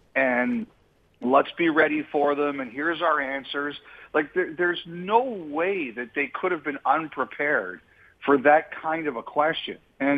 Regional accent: Toronto, Ontario, Canada; because when I was a kid, I'm from Toronto.

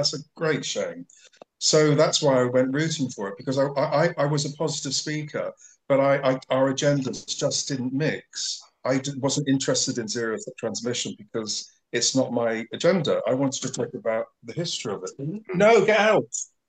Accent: England, United Kingdom; It's American. And I'm the English voice, but it's a great mix of stories.

